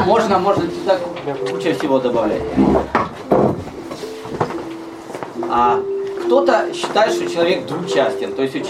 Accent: Ukraine; Russian is a second language; я украинец, но это мое гражданство, я христианин, это мое вероисповедание

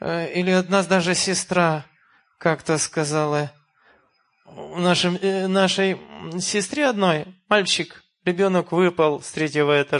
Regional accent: Ukraine; moved away; То, что, конечно, происходит на Украине, я, как украинец и выходец оттуда

